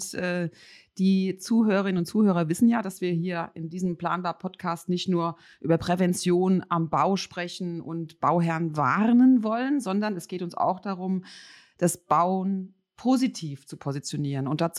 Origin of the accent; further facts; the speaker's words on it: Mainz, Rhineland-Palatinate, Germany; aus Mainz, meiner Heimatstadt.